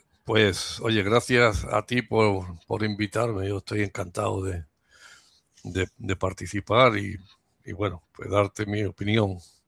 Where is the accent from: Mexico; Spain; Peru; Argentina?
Spain; Algeciras, Andalusia; born there; pues yo sigo teniendo mi domicilio pues allí, ¿no? Pero la mayor parte del tiempo pues estoy aquí donde yo nací, ¿no? En Algeciras. Vivo muy cerquita de la playa.